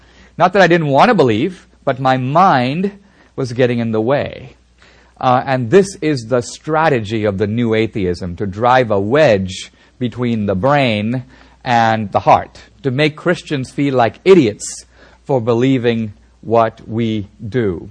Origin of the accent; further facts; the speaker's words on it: India; I come from India, and I'm actually part of a small Christian minority in India.